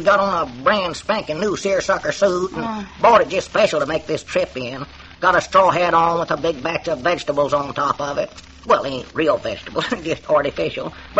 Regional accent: Pine Ridge, Arkansas, United States; Pine Ridge, Arkansas.

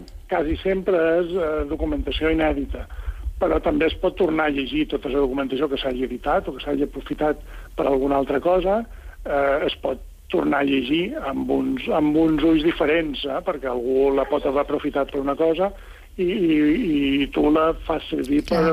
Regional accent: Santa Eulària des Riu, Balearic Islands, Spain; Sí, bé, jo som de Santa Eulària, som de fora vila, diguem.

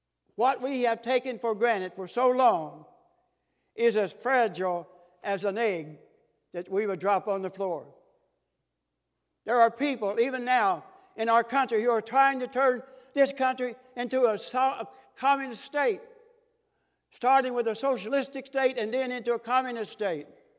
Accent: United States; And as an American citizen, I have the right to state my opinion

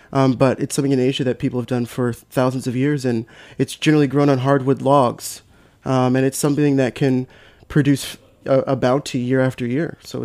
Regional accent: Colorado, United States; Well, you know, growing up in Colorado, my parents, we had a lot of really wonderful food experiences, particularly at like farms and co-ops and things like that.

